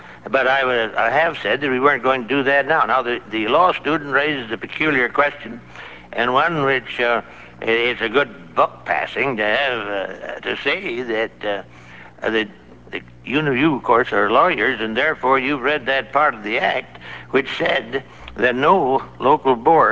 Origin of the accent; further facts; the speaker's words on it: Indiana, United States; I come from Indiana, where politicians never come from.